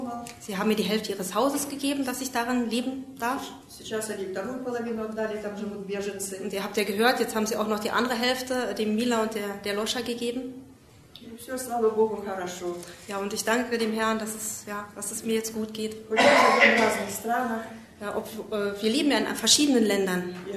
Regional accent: Ukraine; German is a second language; now in Germany; Bei uns in der Ukraine sind die Reha-Zentren sehr arm.

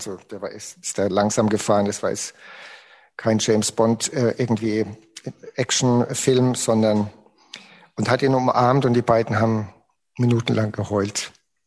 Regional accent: Bavaria, Germany; drei Regionen in Franken, Mittelfranken, Oberfranken und Unterfranken. Und da bin ich aufgewachsen im Landkreis Bad Kissingen.

